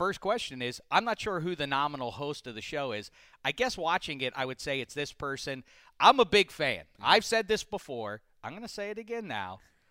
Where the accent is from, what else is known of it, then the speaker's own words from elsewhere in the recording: Pittsburgh, Pennsylvania, United States; And I said, well, because I'm from Pittsburgh, I explained.